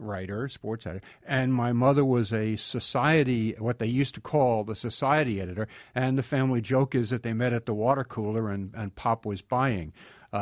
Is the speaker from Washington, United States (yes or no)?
no; Queens, New York, United States; I was growing up in Queens, in Hollis, Jamaica, Queens.